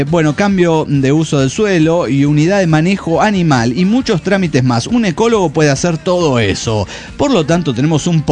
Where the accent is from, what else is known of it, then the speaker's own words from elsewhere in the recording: Querétaro, Mexico; de Querétaro, México.